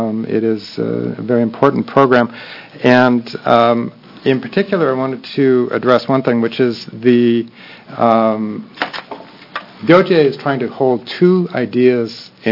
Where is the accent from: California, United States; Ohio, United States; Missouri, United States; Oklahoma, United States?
California, United States; I grew up in the Silicon Valley.